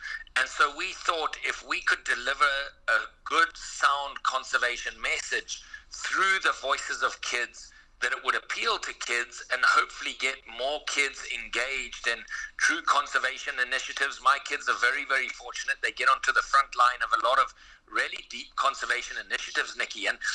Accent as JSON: {"language": "English", "country": "Zimbabwe", "tie": "born or raised there", "lives_now": "South Africa", "said": "I actually currently live in South Africa. I was brought up in Zimbabwe"}